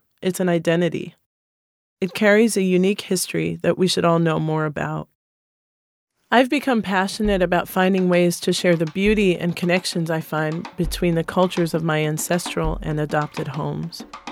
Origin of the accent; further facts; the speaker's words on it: Queens, New York, United States; born there; I was born in Queens, New York in 1985. My parents immigrated to the U.S. in the 1960s during the violent and tyrannical Papa Doc Duvalier regime.